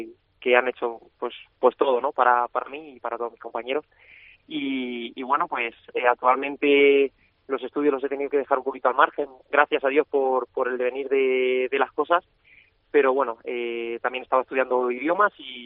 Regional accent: Castilla-La Mancha, Spain; aunque mi padre también es de Almansa, que es el último pueblo de Albacete que linda con Valencia, entonces digamos que tengo un cruce, ¿no? Que soy tanto valenciano como manchín.

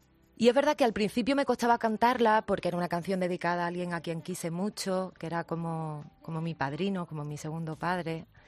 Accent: Cádiz, Andalusia, Spain; Y también yo presumo mucho, fíjate, de ser profeta en mi tierra.

